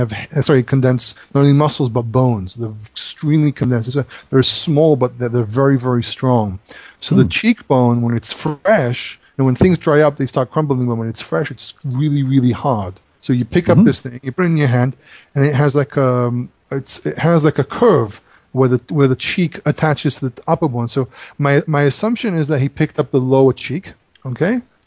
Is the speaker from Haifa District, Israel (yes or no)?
no; Northern District, Israel; when I was growing up in the Galilee, or even in Samaria when I was living in there.